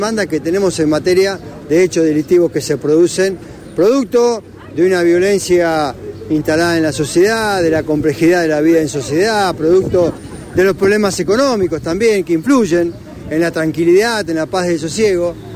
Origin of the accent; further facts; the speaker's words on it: Santa Fe, Argentina; como santafesino en general